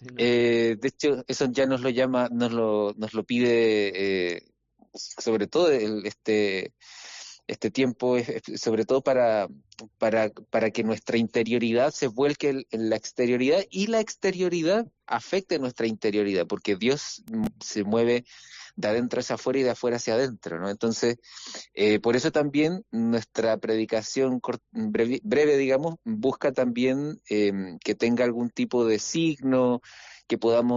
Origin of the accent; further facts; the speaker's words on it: Chile; Yo soy chileno